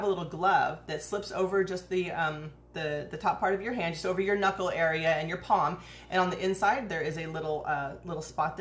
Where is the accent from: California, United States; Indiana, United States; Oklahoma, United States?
California, United States; Huntington Beach; so I grew up around the Huntington Beach area.